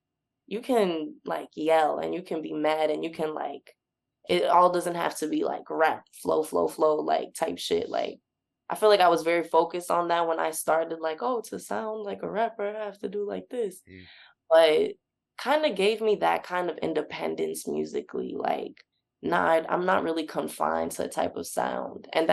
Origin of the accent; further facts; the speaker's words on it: Brooklyn, New York, United States; And I'm from Brooklyn, and I'm from Flatbush/Crown Heights, because people have tried to be like, nah, that's not Flatbush, that's Crown Heights.